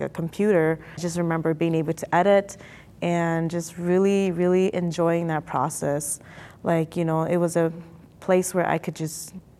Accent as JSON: {"language": "English", "town": "Minneapolis", "region": "Minnesota", "country": "United States", "tie": "born or raised there", "said": "So I grew up mostly in North Minneapolis, and my parents are refugees from Thailand, Laos area."}